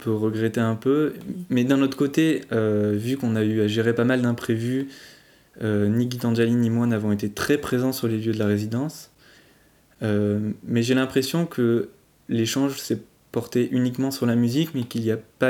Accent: Vinsobres, Auvergne-Rhône-Alpes, France; je suis originaire de Vinsobres

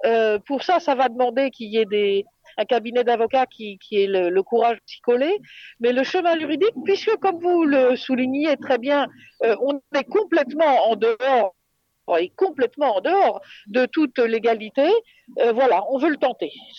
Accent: Paris, Île-de-France, France; Je vous suivrai complètement là-dessus. Je suis parisienne, hein.

